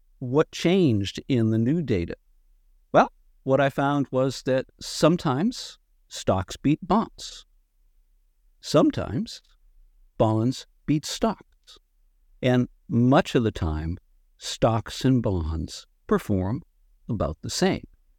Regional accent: Massachusetts, United States; And I'm thinking, I grew up in Massachusetts.

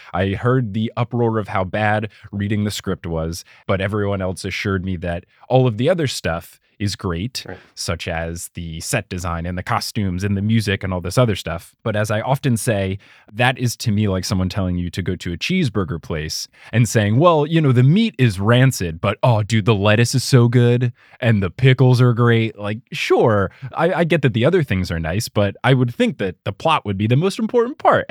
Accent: United States; because I am American and I don't understand West End and I kind of understand Broadway.

